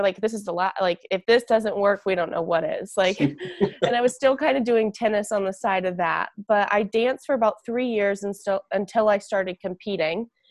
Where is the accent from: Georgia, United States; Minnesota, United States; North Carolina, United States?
North Carolina, United States; Wake Forest; I was born and raised and have lived my whole life in Wake Forest, North Carolina.